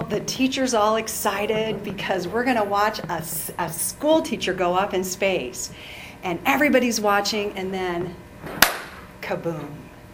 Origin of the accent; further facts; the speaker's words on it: Kenton, Ohio, United States; also born or lived in Wapakoneta; And I'm from Ohio, and the name of the town is Wapakoneta. And I grew up in Kenton, and Wapakoneta is about 40 miles.